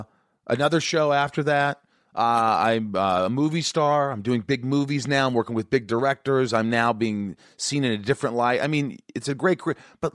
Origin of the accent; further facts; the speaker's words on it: Indiana, United States; you work at Alcoa, where I grew up in Indiana, at this plant, 50 hours a week.